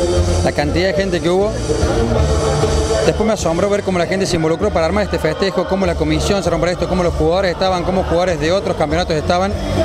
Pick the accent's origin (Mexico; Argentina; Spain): Argentina; Córdoba; yo lamentablemente tengo que ir porque soy de Córdoba y tengo cosas mañana